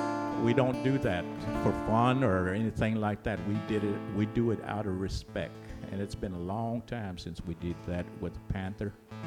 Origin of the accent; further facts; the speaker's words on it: Florida, United States; way down in the Everglades where I was born and raised, my son, we grew up around in South Florida, especially out there, way out there in the swamps in the Everglades.